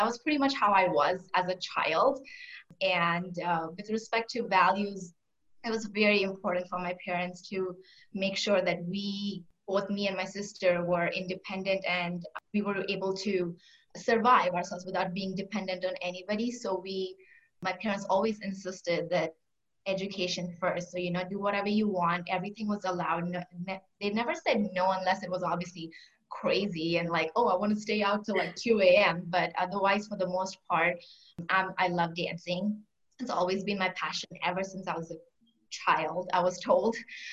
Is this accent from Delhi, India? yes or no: no; Mumbai, Maharashtra, India; I actually was born and brought up in Mumbai, Maharashtra.